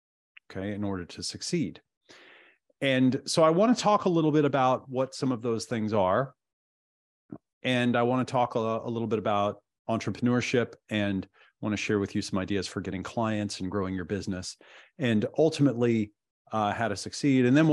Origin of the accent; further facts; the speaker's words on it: Oregon, United States; I grew up in Oregon, okay? I grew up in Oregon, which is, yes, Diana, I grew up in Oregon.